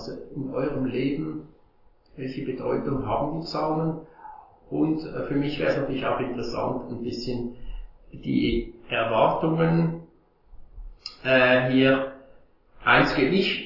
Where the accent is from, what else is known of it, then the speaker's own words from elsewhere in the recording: Switzerland; und habe mich dann in Karlsruhe geboren. Allerdings bin ich dann nur etwa ein halbes Jahr hier, war ich hier und dann sind wir in die Schweiz gezogen und ich bin dann in der Schweiz auch aufgewachsen. Also meine Mutter war auch Deutsche oder ist Deutsche. Mein Vater Schweizer